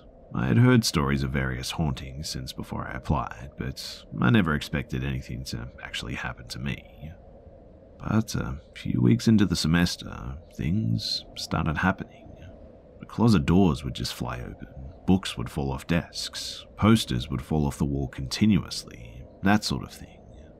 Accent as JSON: {"language": "English", "region": "Midwest", "country": "United States", "tie": "born or raised there", "said": "I grew up in the Midwest US."}